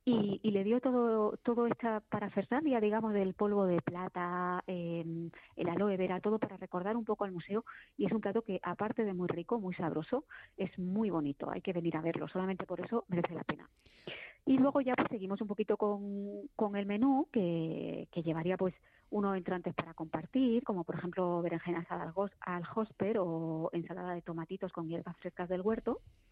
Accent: Spain; también como españoles

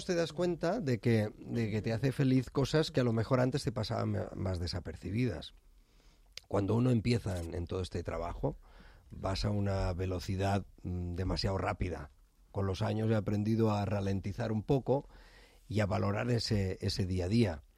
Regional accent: Sabadell, Catalonia, Spain; Se pensaban que era italiano y incluso en alguna entrevista me decían, pero es que hablas muy bien español, pero si soy de Sabadell.

